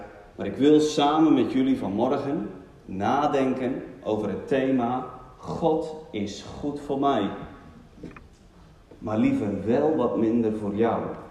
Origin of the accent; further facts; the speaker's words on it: Urk, Flevoland, Netherlands; Ik kom uit Urk. Ik kan er niks aan doen. Dat is nou eenmaal zo. Ik ben 38 jaar jong of oud.